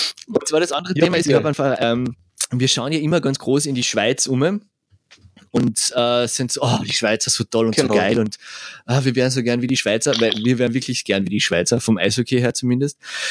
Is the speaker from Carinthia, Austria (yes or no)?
yes; Spittal an der Drau, Carinthia, Austria; Spital, gibt es nämlich mehr Eishallen als im Rest von Österreich, und in Spital gibt es auch eine in meiner Heimatstadt